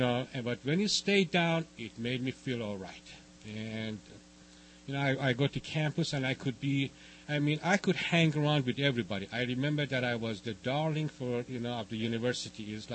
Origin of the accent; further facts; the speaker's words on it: Tehran, Tehran Province, Iran; moved away; So I'm not even from the state of California. And I come from East. And I'm not talking about New York. I was born and raised in Tehran, Iran.